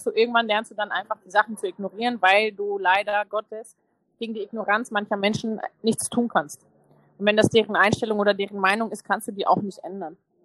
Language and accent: German; Italy; German is a second language; Italien für mich so das beste Gesamtpaket, weil A, natürlich mein Heimatland, B, war ich nicht allzu weit weg von der Familie, ich kenne die Sprache, ich kenne die Kultur, ich kenne das Essen